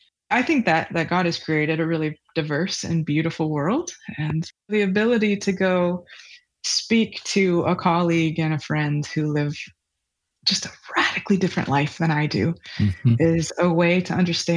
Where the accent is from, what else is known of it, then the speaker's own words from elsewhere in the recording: United States; of people along the way who had these big dreams and maybe a little bit of a savior complex that I, as an American, can go solve these problems.